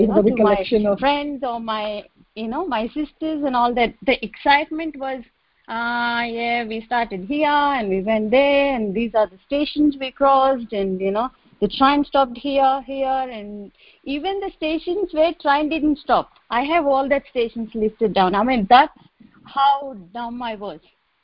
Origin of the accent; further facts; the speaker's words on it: Kakinada, Andhra Pradesh, India; now in Melbourne, Australia; Now I'm in Melbourne, Australia. Yeah. But we are from Kakinada.